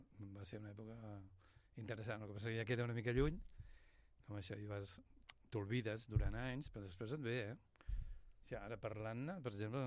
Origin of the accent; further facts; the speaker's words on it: Sabadell, Catalonia, Spain; jo neixo a Sabadell, soc sabadellenc, i neixo a la part de la Creu Alta, al carrer Batlle Vell, al 197.